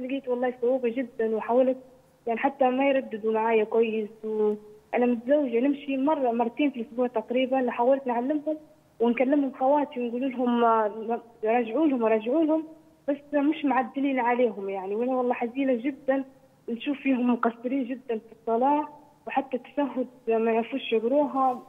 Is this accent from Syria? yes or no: no; Libya; أنا من ليبيا وعندي جدتي وأمي،